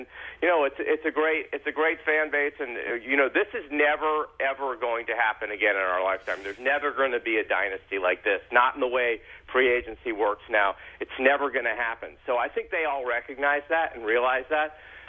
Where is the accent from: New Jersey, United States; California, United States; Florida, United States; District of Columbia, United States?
District of Columbia, United States; Washington; I'm a Washington fan because I'm from Washington.